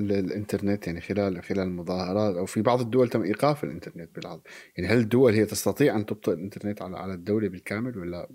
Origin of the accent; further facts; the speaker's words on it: Syria; moved away; أنا خرجت من سوريا وحد خروجي لم أستطع أن أشاهد اليوتيوب في سوريا